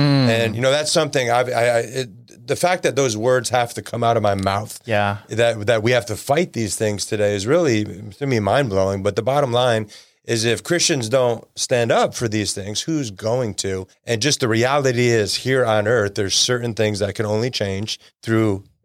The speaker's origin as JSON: {"language": "English", "town": "Milford", "region": "Connecticut", "country": "United States", "tie": "born or raised there", "said": "And shortly after that, I'm back in my hometown of Milford, Connecticut, and sitting in a Sunday church service."}